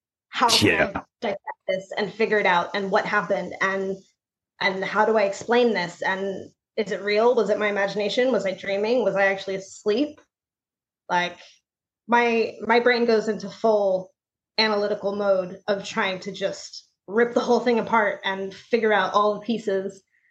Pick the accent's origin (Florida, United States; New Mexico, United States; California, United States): California, United States; Pacific Grove; also born or lived in Pebble Beach; I grew up in Pacific Grove and Pebble Beach. We moved around a lot renting houses. So every couple of years we were in a new place, new house, new neighborhood, but in that area.